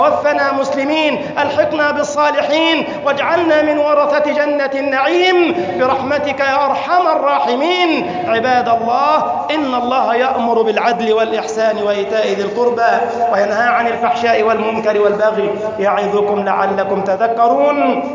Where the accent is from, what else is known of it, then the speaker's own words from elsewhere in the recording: Egypt; اللهم احفظ بلدنا مصر وسائر بلاد المسلمين